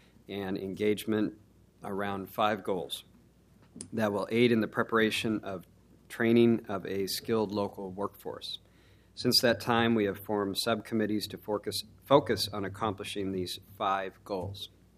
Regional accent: Newport, Oregon, United States; As a family who went through tough times as Oregon went through recessions, growing up in Newport, my family sought assistance

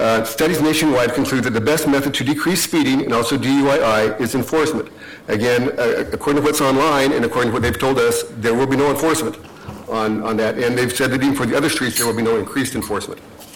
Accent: Portland, Oregon, United States; I was born and raised in Park Rose. I've been a dentist in Park Rose for about 30 years.

